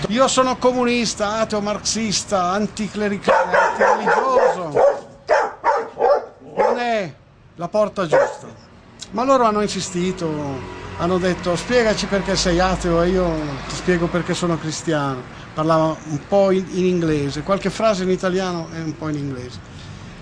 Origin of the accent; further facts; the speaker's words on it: Lombardy, Italy; born there; sono nato nell'Oltrepò Pavese, la zona dei vini. Mio padre era un comunista convinto, mia madre cattolica, non praticante